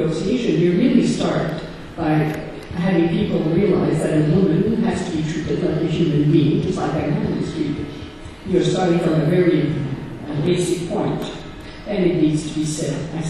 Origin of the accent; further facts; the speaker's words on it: Quebec, Canada; English is a second language; I'm from Canada, from Quebec. The discourse in my part of the world is rather, what we get yes to mention, is secularism.